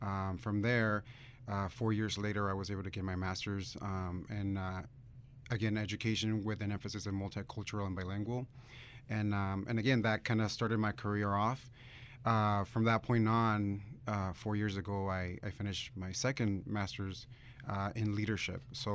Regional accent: San Luis, Arizona, United States; I was born and raised here in the Yuma area. I was born in Yuma. I grew up in San Luis, Arizona, so I'm definitely a product of my own district.

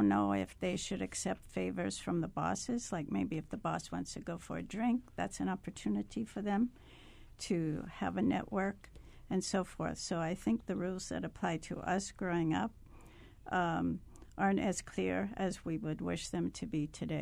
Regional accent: New Orleans, Louisiana, United States; I'm a Southern Belle myself. I'm from New Orleans

